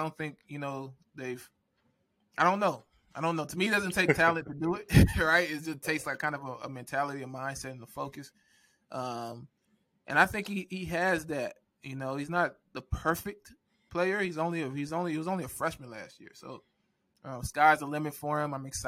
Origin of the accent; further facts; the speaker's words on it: Nigeria; I'm Nigerian as well, but that doesn't mean I can pronounce every Nigerian last name, right?